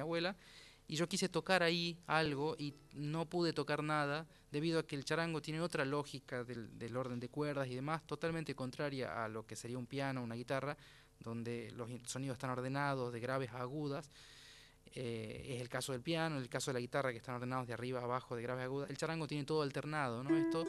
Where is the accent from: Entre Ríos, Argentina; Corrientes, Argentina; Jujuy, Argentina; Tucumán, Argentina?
Jujuy, Argentina; now in Buenos Aires, Argentina; Por la pandemia, habré venido unos 2 años antes, y luego por la pandemia volví a Jujuy y ahora regresé.